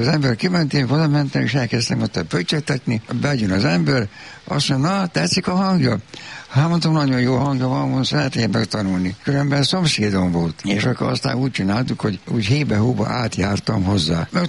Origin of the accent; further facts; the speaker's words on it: Magyarcsernye, Vojvodina, Serbia; magyar csernyéri származom